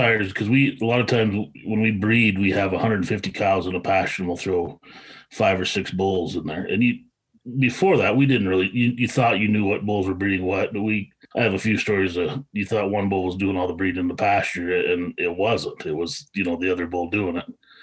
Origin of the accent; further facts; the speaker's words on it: Opheim, Montana, United States; I born and raised in Opi, Montana, which is 10 miles south of the Canadian line and 90 miles to the east from North Dakota, extreme northeast Montana.